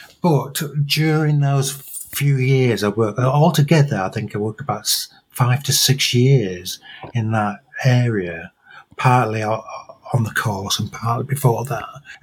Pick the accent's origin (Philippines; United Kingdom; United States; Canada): United Kingdom; England; born there; I'm English. I was born in the north of England, where I live most of the time, although I do quite a lot of commuting.